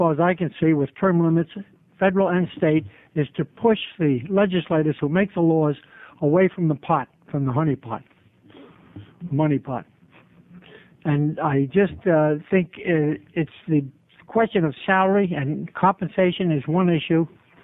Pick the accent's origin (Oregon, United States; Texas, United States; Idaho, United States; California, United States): Oregon, United States; Gresham; I'm from Gresham, Oregon. I came down here on a matter of principle.